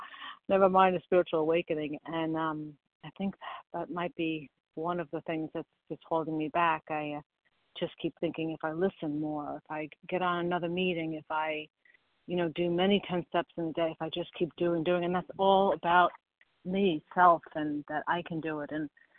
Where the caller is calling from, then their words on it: New York, United States; I'm calling from New York.